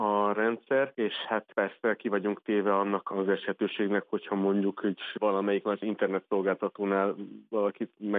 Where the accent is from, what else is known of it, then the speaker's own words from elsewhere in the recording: Hungary; itt nagyon sokan vagyunk Magyarországon, akik nem csak a hollywoodi tömeg animációkon nőttünk föl, hanem nagyon sok saját élményünk van.